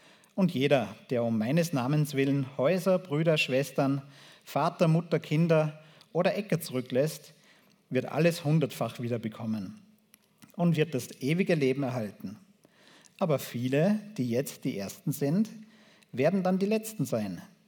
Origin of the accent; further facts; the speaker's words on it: Austria; es wird vor allem bei uns in Europa, in Österreich, wird das ja oft ausgeblendet.